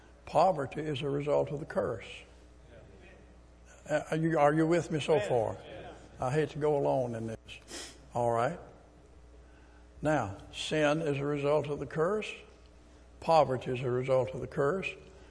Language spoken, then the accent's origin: English; Arkansas, United States; born there; I was born in Arkansas, but I understand that.